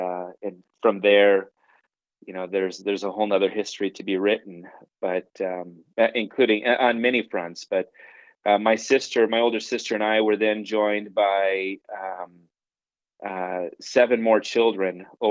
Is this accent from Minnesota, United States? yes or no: yes; Minneapolis, Minnesota, United States; Yeah, born and raised in the Minneapolis, or I was born in Minneapolis and raised in the Minneapolis metro area.